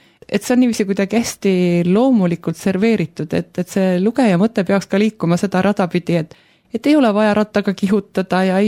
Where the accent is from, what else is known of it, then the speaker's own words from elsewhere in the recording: Kiviõli, Ida-Viru County, Estonia; mina olen just Kivõlist.